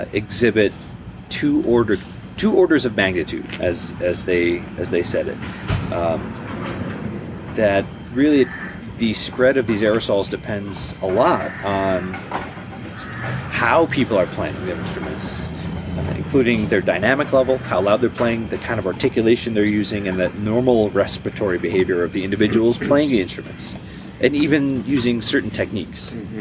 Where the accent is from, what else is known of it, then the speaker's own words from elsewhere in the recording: Connecticut, United States; No, I grew up in Connecticut.